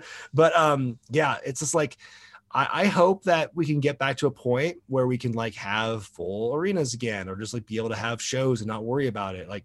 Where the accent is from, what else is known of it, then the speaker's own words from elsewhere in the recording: Portland, United States; because I'm from Portland originally. That's a 3-hour drive.